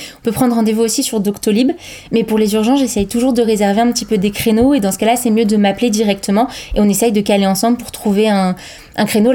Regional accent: Paris, Île-de-France, France; moved away as an adult; now in Aubusson, France; moi je suis creusoise d'origine, en tout cas ma famille est creusoise, mais j'ai grandi à Paris et fait mes études dans une école à Paris. Et je suis revenue en Creuse dès que j'ai été diplômée

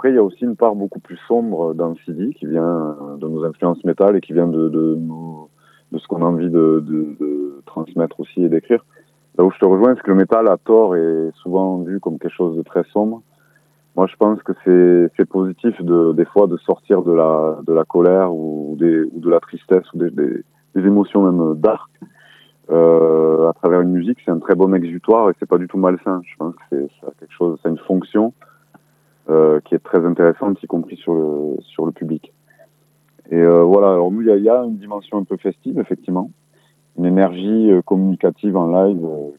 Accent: Occitanie, France; Nous, on a grandi en Ariège, c'est l'avant-dernier département en termes de population.

